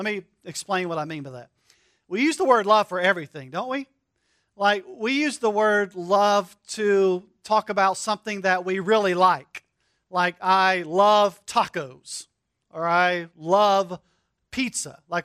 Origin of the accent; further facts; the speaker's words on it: North Carolina, United States; I grew up in North Carolina, and so I'm a huge North Carolina Tar Heels fan in college basketball.